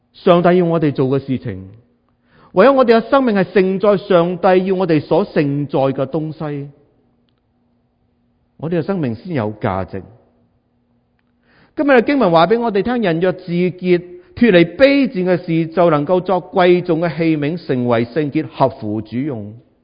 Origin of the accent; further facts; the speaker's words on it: China; 其实呢个呢就係我哋 我哋中国人咧，经常会谂起、联想起嘅一样嘢